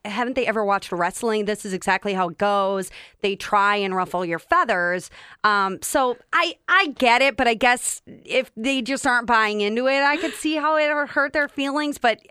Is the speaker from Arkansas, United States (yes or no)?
yes; Wiener, Arkansas, United States; Yeah. Wiener, Arkansas.